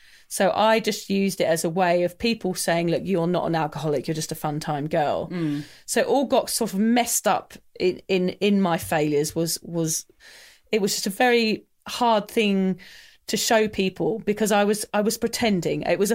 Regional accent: England, United Kingdom; I'm English

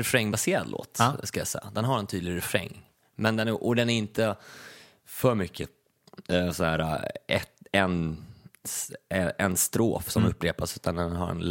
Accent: Stockholm, Stockholm County, Sweden; jag som var från innerstan, en hyresrätt i innerstan, kände liksom där, jag kom ju från Östermalm, Karlaplan.

